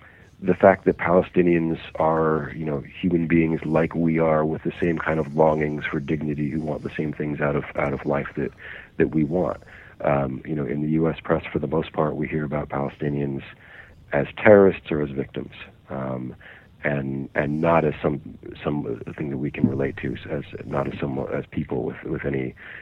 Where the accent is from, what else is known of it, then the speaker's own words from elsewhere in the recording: United States; I'm an American, you know, I have an American passport